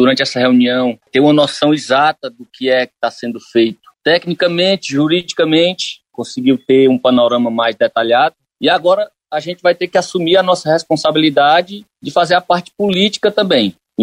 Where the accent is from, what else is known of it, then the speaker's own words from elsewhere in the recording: Ceará, Brazil; a gente é cearense e que a gente vai manter essa palavra até a última consequência.